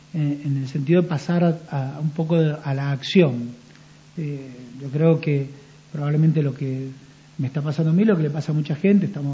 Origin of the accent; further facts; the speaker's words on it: San Martín, Mendoza, Argentina; born there; also born or lived in Córdoba / Buenos Aires; yo nací acá en San Martín, hice mi carrera en Córdoba, después mi especialidad en Buenos Aires, estuve 12, 13 años en otro lugar, hasta que, bueno, me volví en el año 2005 a San Martín